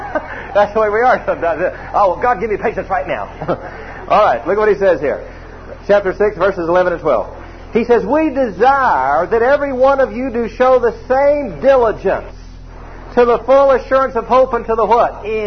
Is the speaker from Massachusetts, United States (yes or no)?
no; Atlanta, Georgia, United States; also born or lived in Tulsa / Vidalia; And I grew up in Atlanta, but that's where we were moving to, Vidalia, Georgia. I mean, you know, booming metropolis of 10,000 people. Kind of a shock after I'd grown up in Atlanta and lived in Tulsa.